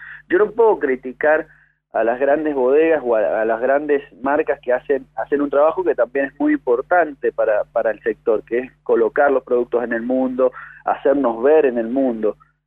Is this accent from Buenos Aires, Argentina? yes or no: no; Mendoza, Argentina; la actividad agrícola, que es la que culturalmente nos ha dado nuestra esencia como mendocinos.